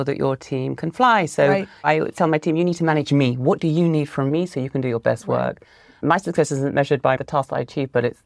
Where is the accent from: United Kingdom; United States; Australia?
United Kingdom; I'm British.